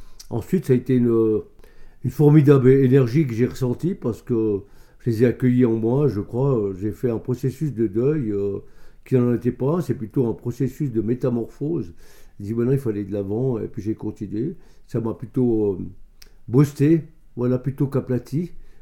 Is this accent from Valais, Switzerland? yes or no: yes; Sion, Valais, Switzerland; je suis né à Sion, où mes parents tenaient un café. C'était le café de la brasserie valaisanne. Dans la brasserie même, on fait la bière. Et de la première année jusqu'à mes 12 ans, en 1962, on habitait là.